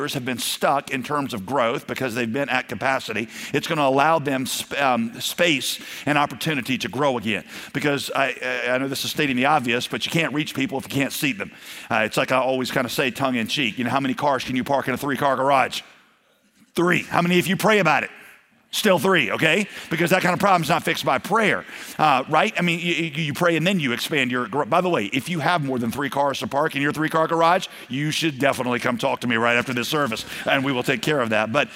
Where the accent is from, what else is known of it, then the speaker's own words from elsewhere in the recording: Garner, North Carolina, United States; I was born and raised in Garner and so excited about this